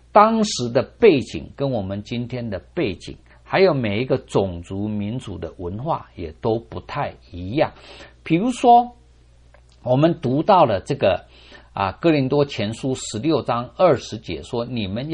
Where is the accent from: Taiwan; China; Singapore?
China; 可是我们中国人就没有这个习惯